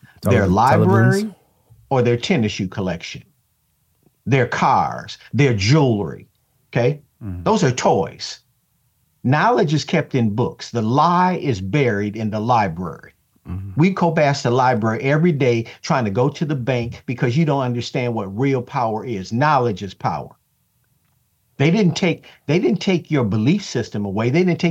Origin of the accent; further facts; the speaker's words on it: the North, United States; I'm from the North. So turning the cheek and, you know, being spit on and slapped is not what I grew up with.